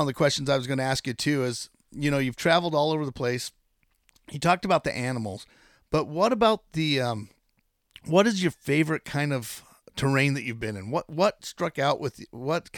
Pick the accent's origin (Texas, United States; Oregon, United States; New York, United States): Oregon, United States; Chiloquin; I grew up in Chiloquin, Oregon, and I grew up, with just miles of playground behind me. And then I had to move over. I moved over in the Rogue Valley and didn't have that anymore.